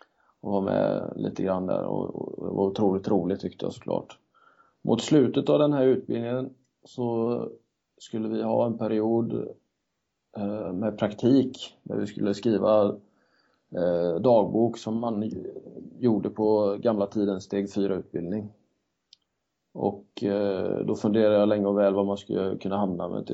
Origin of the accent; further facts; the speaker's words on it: Kungälv, Västra Götaland County, Sweden; born or raised there; also born or lived in Tanzania